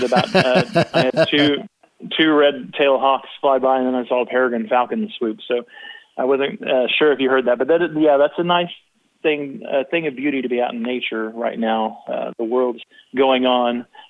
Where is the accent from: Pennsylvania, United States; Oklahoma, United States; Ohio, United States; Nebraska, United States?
Oklahoma, United States; Tulsa; And I grew up in Tulsa and heard it like on KDOO.